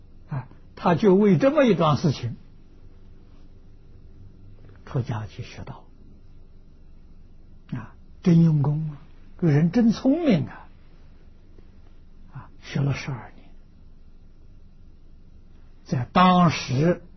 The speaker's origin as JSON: {"language": "Chinese", "country": "China", "said": "你比如说在我们中国人习惯所称的龙，有几个人见到龙？"}